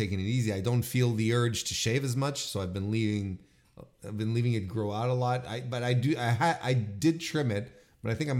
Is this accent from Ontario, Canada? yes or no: no; Quebec City, Quebec, Canada; the March 27, 2024 edition that hailed from my hometown of Quebec City and at the Videotron Center, or as the locals will say, Le Centre Videotron.